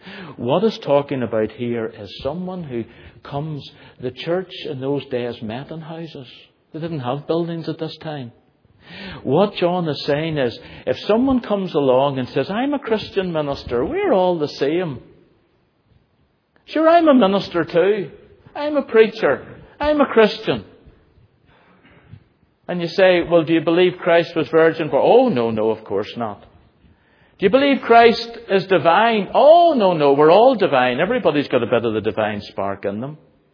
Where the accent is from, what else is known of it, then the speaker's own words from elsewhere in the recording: Belfast, Northern Ireland, United Kingdom; I grew up in East Belfast.